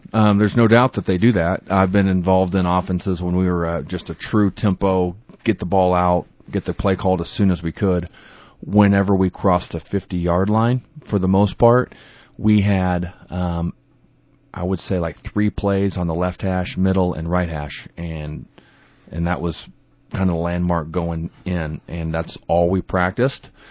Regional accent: Medford, Oklahoma, United States; Oh, yeah, I was raised in Medford, Oklahoma.

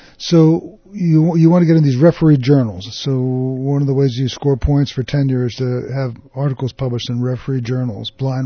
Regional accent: Jersey Shore, New Jersey, United States; I have a tendency to mumble and speak 100 miles an hour. Yeah. Because I'm from the Jersey Shore.

